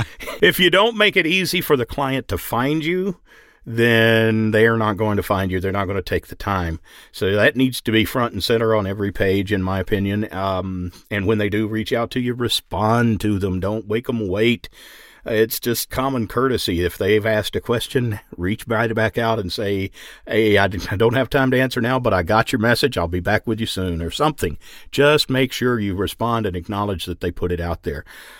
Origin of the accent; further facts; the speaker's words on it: Texas, United States; accent: Texas; And I am naturally, I mean, I can clean up my Texas accent to a point, and I don't even think about it when I do.